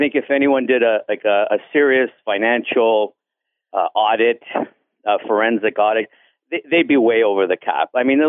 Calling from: Hamilton, Ontario, Canada; I'm phoning from Hamilton, but it's

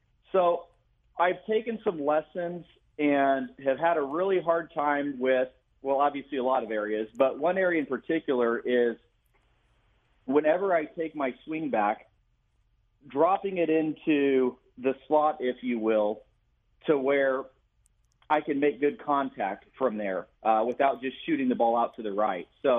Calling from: Redondo Beach, California, United States; Calling from Redondo Beach, California.

